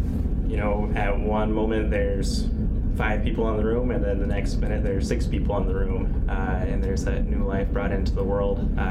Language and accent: English; Geneseo, United States; growing up in Geneseo, we had a doctor who went to our church that was good friends with us